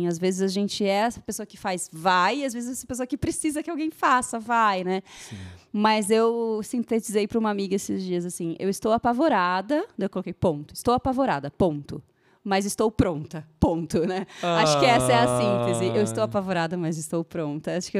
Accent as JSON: {"language": "Portuguese", "town": "Bragança Paulista", "region": "São Paulo", "country": "Brazil", "tie": "born or raised there", "said": "E a cidade onde eu cresci, que é Bragança, é 1h30 de São Paulo."}